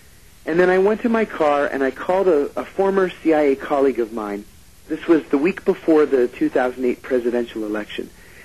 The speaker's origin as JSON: {"language": "English", "region": "Pennsylvania", "country": "United States", "tie": "born or raised there", "said": "it's not classified that I was raised in Western Pennsylvania, and it's not classified that I speak Greek."}